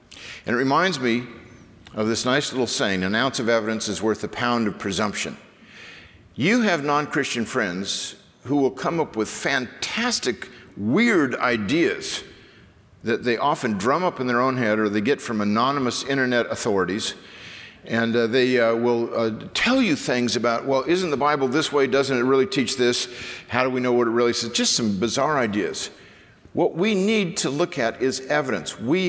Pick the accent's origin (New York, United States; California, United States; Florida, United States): California, United States; Newport Beach; Now, I grew up in Newport Beach. This is why I wear Hawaiian shirts everywhere I go. It's just kind of a protest about Texas because the surf sucks in Texas.